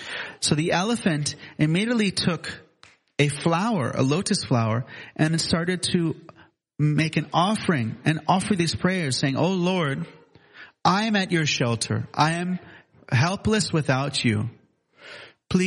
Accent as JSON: {"language": "English", "country": "United States", "tie": "born or raised there", "said": "I grew up in America."}